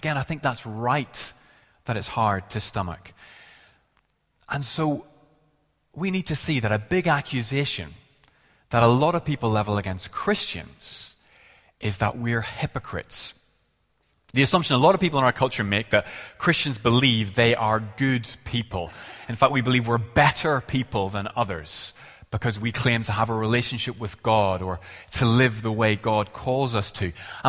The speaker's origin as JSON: {"language": "English", "country": "Ireland", "said": "Maybe it's because I'm Irish, but I've always enjoyed the comedy series Father Ted."}